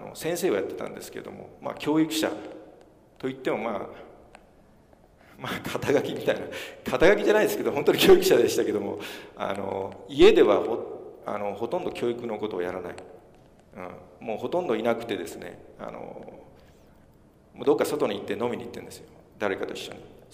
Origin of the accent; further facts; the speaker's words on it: Amagasaki, Hyogo, Japan; 自分の尼崎っていうところは、結構ね、貧乏の人がたくさんいましたね、貧乏人が。風呂やね、テレビもない家がたくさんありましてね。で、自分の家も、まあ、その中の一人でしたね。